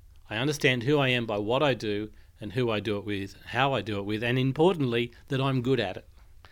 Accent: Australia; And so farmers quickly became central to the nation. And in Australia we have a long cul

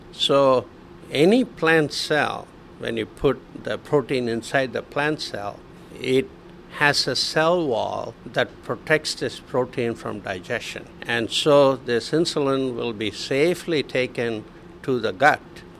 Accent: India; now in United States; The very first phone call that I made when I came from India here cost me $75.

